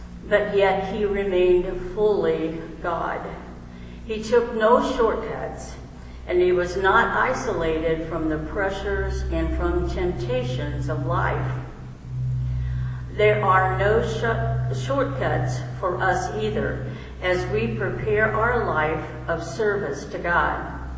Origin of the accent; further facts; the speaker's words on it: Illinois, United States; I'm originally from Pike County, Illinois, which is just across the river from Hannibal, Missouri.